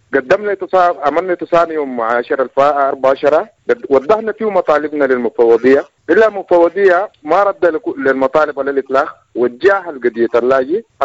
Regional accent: Darfur, Sudan; نحن كلاجئين سودانيين وبصفة خاصة من دارفور وجبال النوبو ونيل الأزرق

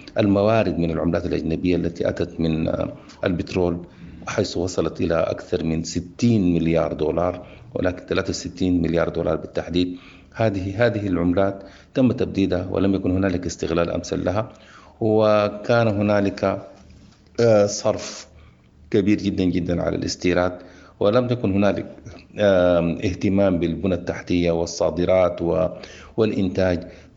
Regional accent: Sudan; ومقابل الذهب يكون بالدولار يكون موجود عندنا في السودان.

